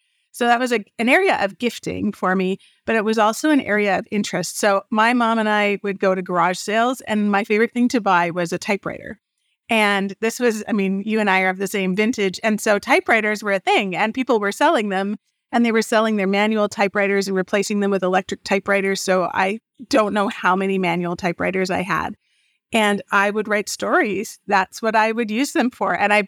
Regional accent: British Columbia, Canada; I grew up on Vancouver Island. I went to university on Vancouver Island.

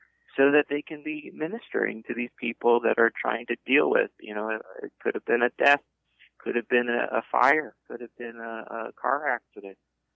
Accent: Ohio, United States; in where I grew up in Ohio, 33 inches of snow is just a dusting.

